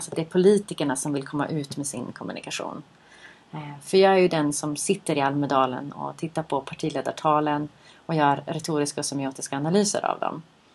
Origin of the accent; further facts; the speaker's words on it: Norrland, Sweden; accent: Norrland; Men ibland så brottas min norrländska igenom.